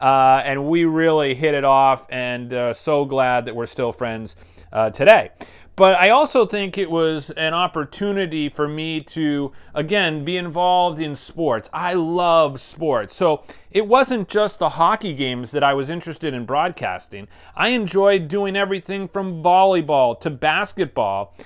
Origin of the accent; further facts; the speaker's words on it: Massachusetts, United States; I grew up in Massachusetts where I played a lot of sports, from baseball to golf.